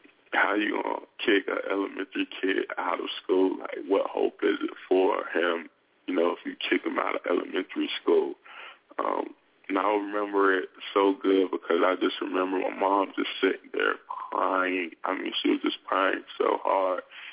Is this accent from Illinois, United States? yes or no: no; Raleigh, North Carolina, United States; being that I was from Africa, even though I was born in the city of Raleigh, even though I was growing up in the same hood, in the same bad neighborhood as the rest of my peers